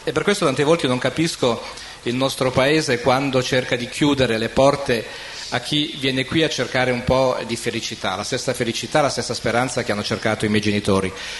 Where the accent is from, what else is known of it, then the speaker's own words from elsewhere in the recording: São Paulo, Brazil; ha segnato la mia infanzia in Brasile. Io sono nato a San Paolo del Brasile